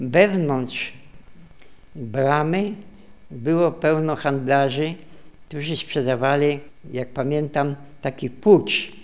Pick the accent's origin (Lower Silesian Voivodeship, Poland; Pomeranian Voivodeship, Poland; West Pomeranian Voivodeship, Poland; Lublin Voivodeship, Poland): Lublin Voivodeship, Poland; Lublin; born there; Urodziłem się w Lublinie 4 lipca 1915 roku. … Miejsce urodzenia ulica Podwal 9 po klasztornym pomieszczeniu